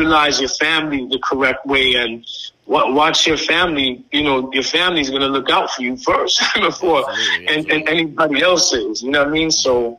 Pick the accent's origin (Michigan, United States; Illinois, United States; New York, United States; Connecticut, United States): New York, United States; New York City; I play every sport, you know, growing up in the Lower East Side.